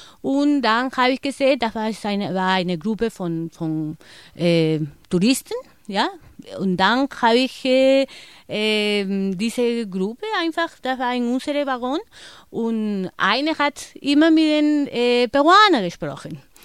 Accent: Lima, Peru; German is a second language; Ich komme aus Lima, ich habe Ferien gehabt und deswegen bin ich nach Cusco gegangen.

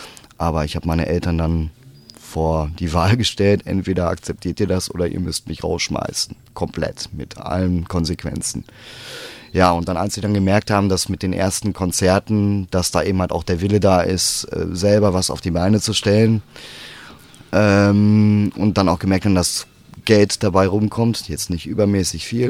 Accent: Recklinghausen, North Rhine-Westphalia, Germany; born or raised there

